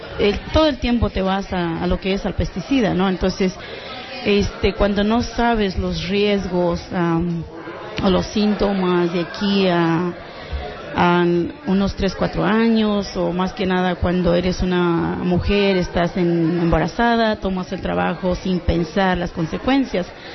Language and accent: Spanish; Mexico; first language Lower Mixtec; Spanish is a second language; Yo, pues mi lengua natal es el mixteco bajo. A la edad de 7 años empecé a aprender el español